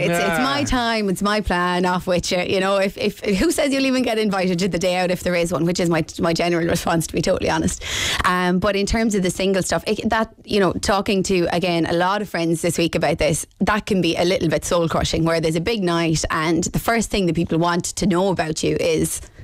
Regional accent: Lissycasey, Munster, Ireland

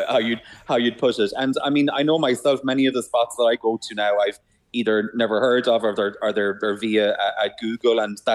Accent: Cork, Munster, Ireland; also born or lived in Cobh; I'm from Cork and I spent a lot of time in Cove growing up.

